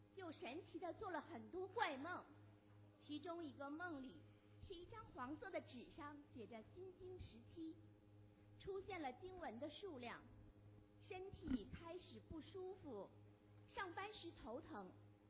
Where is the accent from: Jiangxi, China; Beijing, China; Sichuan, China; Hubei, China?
Beijing, China; 我是来自北京的